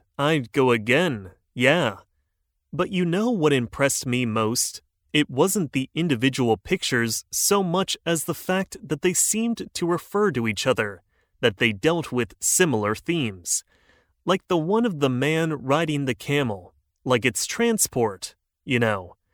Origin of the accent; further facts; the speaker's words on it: India; Maybe it's because I'm Indian